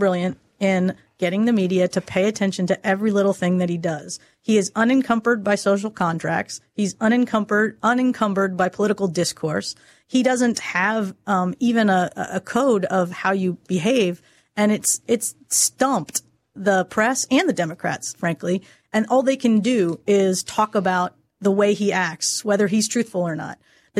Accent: Delaware, United States; I grew up in Delaware. I know Joe Biden.

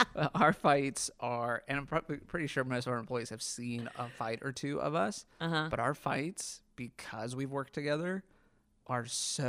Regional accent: Kentucky, United States; So I would say this is for Cincinnatians and like Cincinnati, so obviously we're from Northern Kentucky.

